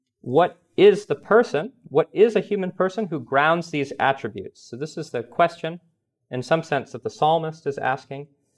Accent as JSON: {"language": "English", "town": "Boston", "region": "Massachusetts", "country": "United States", "said": "so in the north, I'm from the Boston area, we call traffic circles, we call them rotaries."}